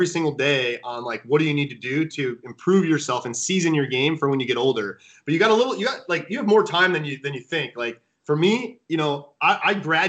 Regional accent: Buffalo, New York, United States; So I'm from Buffalo, New York, and my father took me to the Boston Garden when I was a kid.

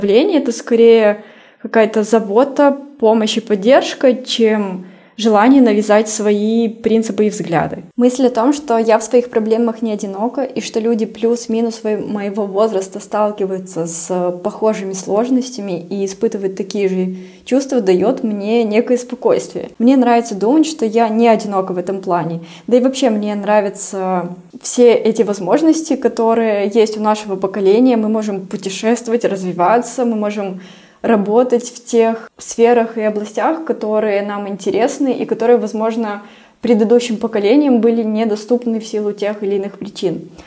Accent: Belarus; moved away as an adult; now in Dubai, United Arab Emirates; мне 30 лет, и я фотограф. Уже 6-й год я живу в солнечном Дубае, куда мы переехали вместе с мужем из Беларуси.

